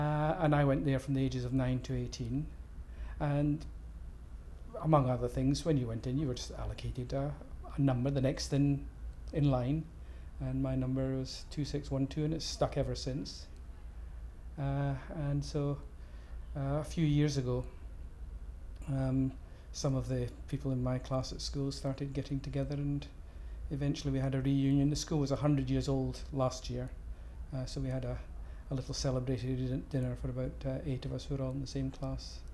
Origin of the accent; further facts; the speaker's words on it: Upper Largo, Scotland, United Kingdom; I'm 65, and I come from Upper Largo in Fife.